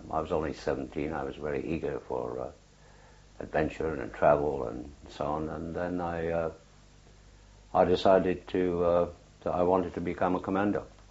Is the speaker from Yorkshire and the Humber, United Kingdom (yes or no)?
no; Bathgate, Scotland, United Kingdom; born there; I was born in Bathgate, West Lothian, Scotland.